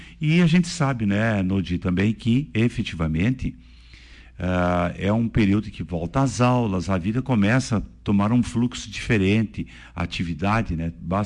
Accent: Brazil; como todos nós, como bons brasileiros, nós deixamos tudo para a última hora.

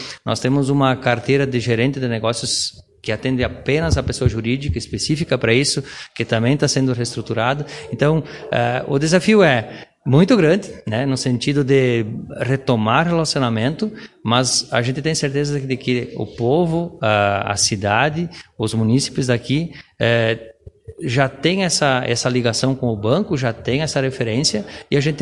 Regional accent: Rondinha, Rio Grande do Sul, Brazil; Eu sou natural da cidade de Rondinha, nasci no interior, me criei lá

